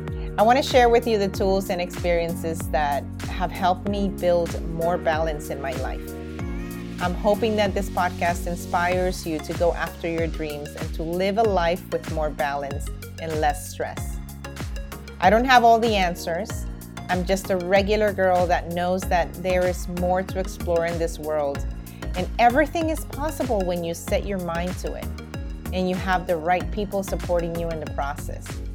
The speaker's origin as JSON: {"language": "English", "town": "Miami", "region": "Florida", "country": "United States", "tie": "born or raised there", "also_born_or_lived": "New York", "moved": "as an adult", "lives_now": "France", "said": "I am a girl from Honduras, born in New York, but was raised in Miami since the age of 12. And then at age 42, I got a crazy idea with my husband to move to the south of France."}